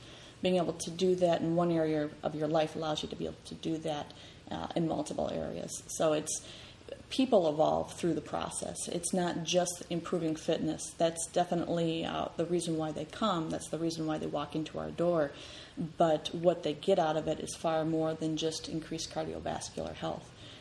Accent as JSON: {"language": "English", "region": "Michigan", "country": "United States", "tie": "born or raised there", "said": "Well, I was originally born and raised in Michigan, in northern lower Michigan"}